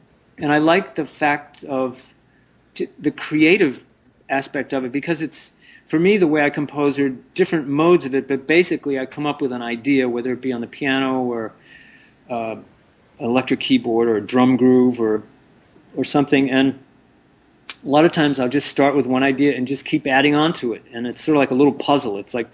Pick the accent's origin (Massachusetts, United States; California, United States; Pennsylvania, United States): Massachusetts, United States; Brockton; also born or lived in Bridgewater; I grew up fishing in Massachusetts when I grew up in Brockton and Bridgewater, Mass.